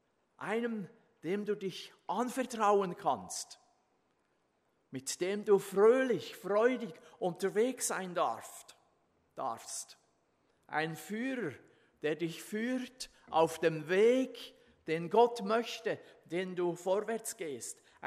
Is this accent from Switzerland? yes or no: yes; Switzerland; Und als Schweizer geht man ja ab und zu Bergsteigen.